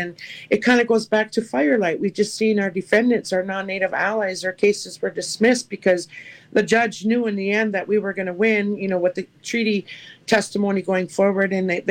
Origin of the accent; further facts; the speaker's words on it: Leech Lake, Minnesota, United States; from Leech Lake